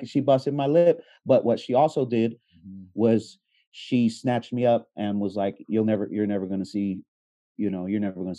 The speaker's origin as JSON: {"language": "English", "town": "Queens", "region": "New York", "country": "United States", "tie": "born there", "said": "She actually left the East Coast. I was born in Queens."}